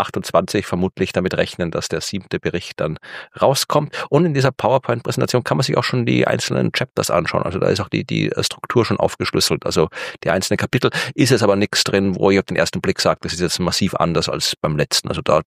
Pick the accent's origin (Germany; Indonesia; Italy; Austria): Austria; als Österreicher bin ich natürlich im Skifahren entsprechend ausgebildet.